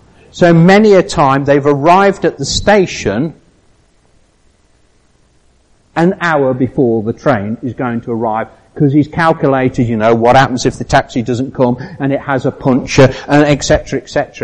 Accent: United Kingdom; But we're British and we know how to do it all the time, don't we?

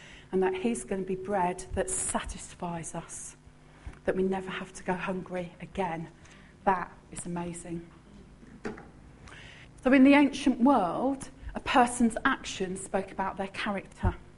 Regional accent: Brighton, South East England, United Kingdom; Now, I'm from Brighton, I see the waves when they hit that shore.

